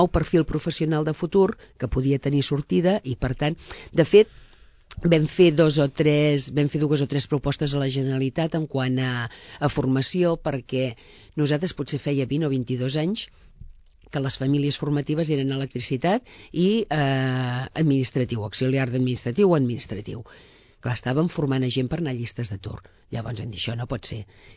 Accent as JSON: {"language": "Catalan", "town": "Sabadell", "region": "Catalonia", "country": "Spain", "said": "jo sóc de Sabadell"}